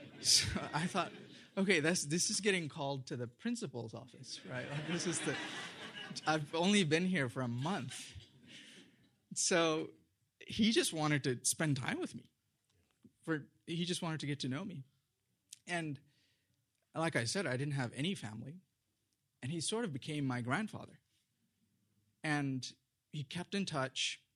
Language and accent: English; India; I was born and raised in India, a very small town in southeast India.